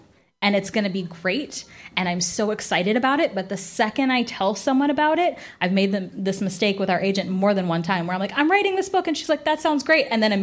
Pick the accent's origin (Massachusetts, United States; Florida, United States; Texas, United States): Florida, United States; They played football because I grew up in Florida.